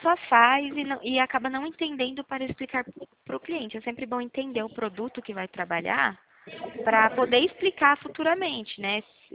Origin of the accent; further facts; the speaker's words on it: Itu, São Paulo, Brazil; Eu sou do Itu, interior aqui de São Paulo.